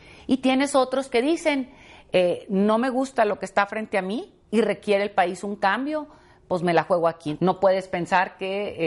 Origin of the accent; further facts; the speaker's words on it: Sinaloa, Mexico; yo soy de Sinaloa